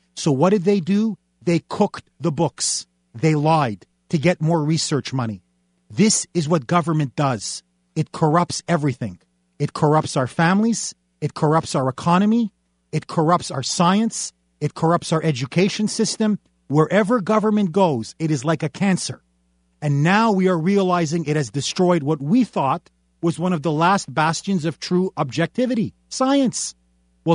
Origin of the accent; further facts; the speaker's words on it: Canada; I'm originally from Canada. We all play hockey in Canada. Do you know how many bloody lips I got growing up?